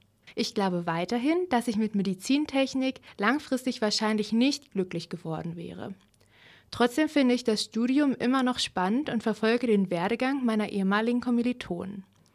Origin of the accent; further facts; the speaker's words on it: Schleswig-Holstein, Germany; now in Ulm, Germany; die Entfernung von Ulm zu meiner Heimatstadt in Schleswig-Holstein hatte ich unterschätzt